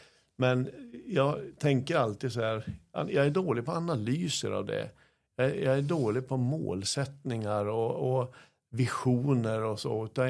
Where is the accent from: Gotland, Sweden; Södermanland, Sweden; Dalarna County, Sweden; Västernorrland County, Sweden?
Västernorrland County, Sweden; Kramfors; accent: Kramfors dialect; då är det egentligen den fysiska rösten och min Kramfors dialekt